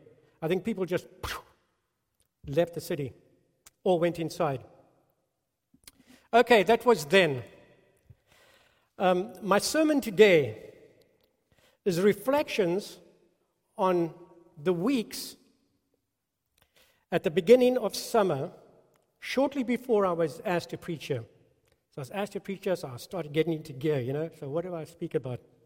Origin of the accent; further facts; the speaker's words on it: South Africa; now in United States; Mine's a mongrel, you know? It's kind of like turned into a thousand things since I've been in the States for, I don't know how many years, 30-something years. South African.